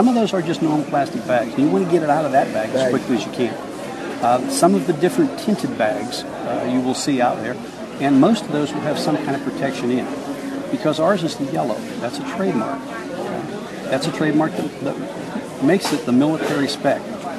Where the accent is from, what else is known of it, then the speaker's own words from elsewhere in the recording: Pennsylvania, United States; now in Frisco, United States; But, I grew up in Pennsylvania a long time ago. Been around guns all my life. Actually got to Texas because of Fort Hood.